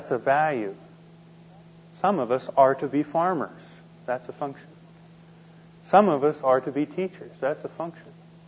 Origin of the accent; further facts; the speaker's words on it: Midwest, United States; I grew up in the Midwest. Went to the University of Iowa.